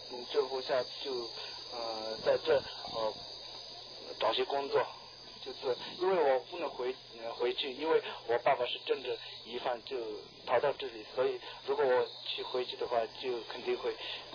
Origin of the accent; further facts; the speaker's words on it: Zhag'yab, Tibet, China; 我是西藏成都，成都查亚县，所谓的中国所谓的查亚县过来的。